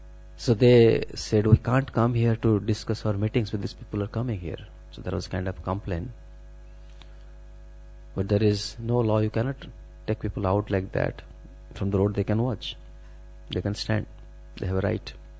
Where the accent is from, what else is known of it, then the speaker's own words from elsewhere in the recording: India; Like, I'm from India, so the tendency is there to go without ticket.